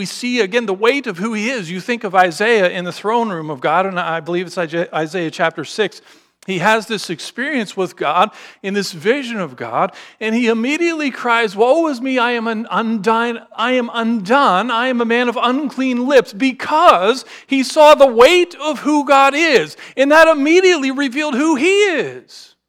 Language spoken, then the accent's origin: English; Pennsylvania, United States; I grew up in Western Pennsylvania, and there were some you know, some serious hills